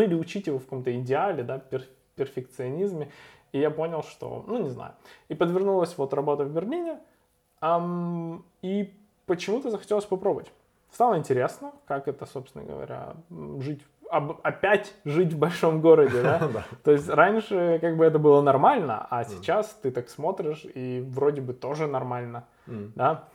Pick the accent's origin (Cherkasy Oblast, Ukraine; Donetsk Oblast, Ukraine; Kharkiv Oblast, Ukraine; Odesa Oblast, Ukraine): Odesa Oblast, Ukraine; Odesa; now in Germany; изначально я попал, ну, то есть в Кёльн, да, я родом сам из Одессы